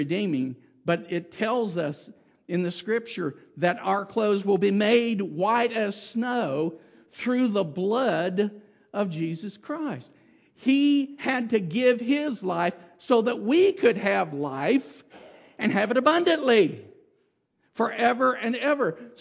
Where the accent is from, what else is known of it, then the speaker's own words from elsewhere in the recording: Kentucky, United States; accent: drawl; also born or lived in Florida; As you can tell, I grew up, I'm a Kentucky boy originally. Okay? I mean, I was born in Florida. But all my family is from Kentucky.